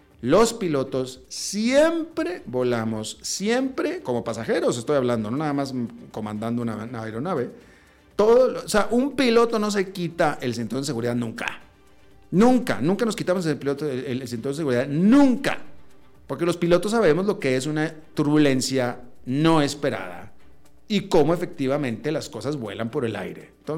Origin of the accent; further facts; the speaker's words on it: Mexico; O sea, como humano y como mexicano.